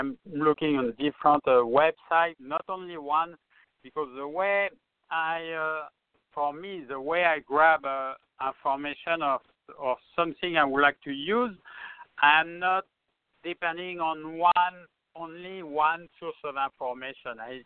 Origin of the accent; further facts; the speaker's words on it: France; accent: French; English is a second language; not to confuse with my French accent, okay?